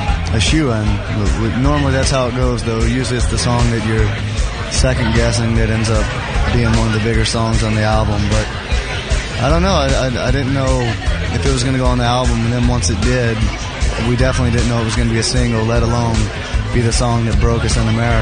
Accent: Millington, Tennessee, United States; also born or lived in Memphis; I was born in Memphis, but we grew up in Millington.

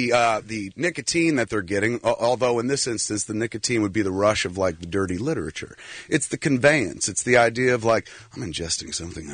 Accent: New Jersey, United States; I'm pretty liberal. But, I come from Jersey where there are lots of swamps

